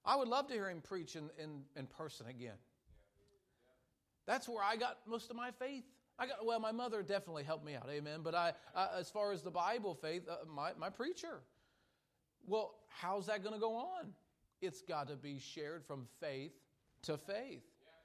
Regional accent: Cincinnati, Ohio, United States; I understand. I grew up in Cincinnati.

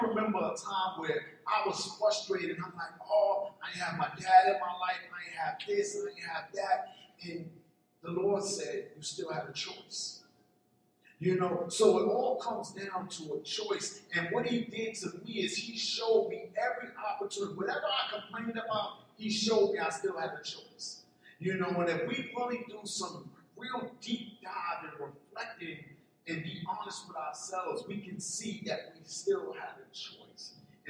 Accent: Brooklyn, New York, United States; We're from Brooklyn. So we know what it's like, you know, and I come from the projects, you come from that same area, you know, so we're from that hood. But I grew up in the 70s

